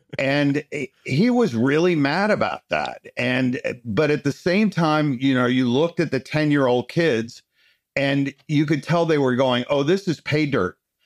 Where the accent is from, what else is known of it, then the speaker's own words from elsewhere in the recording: New York, United States; also born or lived in Pennsylvania, United States; I grew up in New York and Pennsylvania, went to school in Boston at the Museum of Fine Arts School